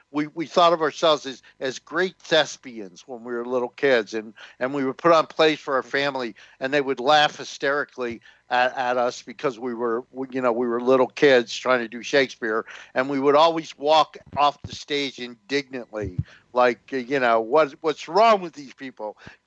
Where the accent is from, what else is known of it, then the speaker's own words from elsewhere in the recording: New Jersey, United States; I grew up in North New Jersey, which, you know, is much like Camden. I had an older brother who was a football player and protected me.